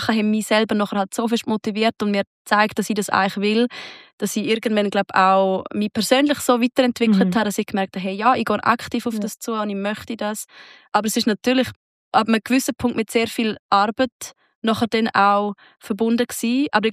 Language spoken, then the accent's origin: German; Sargans, St. Gallen, Switzerland; in meiner Heimatstadt Sargans